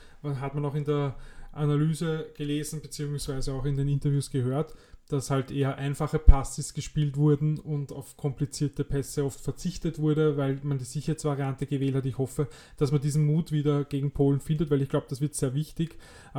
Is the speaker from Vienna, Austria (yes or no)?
yes; Vienna, Austria; aber es ist keine Gmade Wiesen, wie man bei uns in Wien sagt